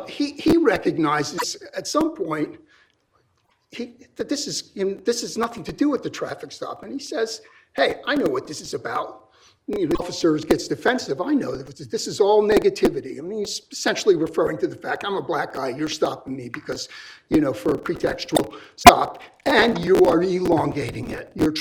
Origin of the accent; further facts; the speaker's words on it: Philadelphia, Pennsylvania, United States; I'm from Philly.